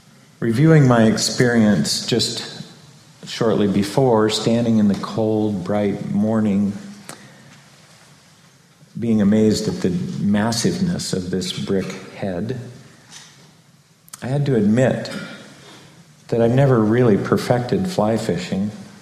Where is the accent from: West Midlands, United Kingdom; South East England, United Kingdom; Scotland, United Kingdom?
Scotland, United Kingdom; But I'm Scottish, and I love it.